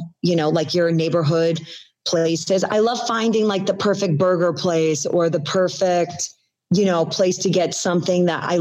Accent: New York, United States; No matter where I live, I'm always a New Yorker. I think it's got, you know, it has my full heart because I was born and raised there.

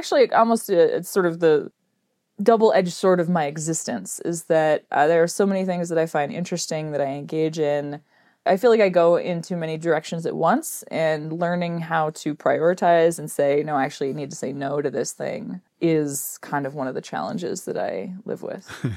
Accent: San Francisco, California, United States; born there; So I was born in San Francisco to a couple who were originally from Kansas who met in San Francisco.

